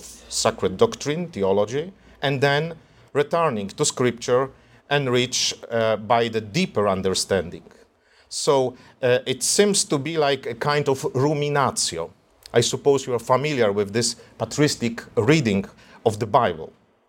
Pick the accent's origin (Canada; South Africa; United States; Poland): Poland; Toruń, Kuyavian-Pomeranian Voivodeship; Imagine taking the US Capitol from Washington, D.C. and setting it down in the skyline of my hometown, Toruń.